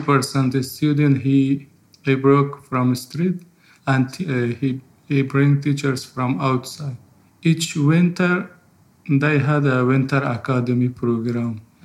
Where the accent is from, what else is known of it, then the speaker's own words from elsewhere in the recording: Herat, Afghanistan; born there; first language Farsi; English is a second language; from Afghanistan. I born in 1990 in Herat city, west part of Afghanistan. It's a city, old city, border to Iran and to Turkmenistan, and we people talk Farsi. My mother tongue is Farsi.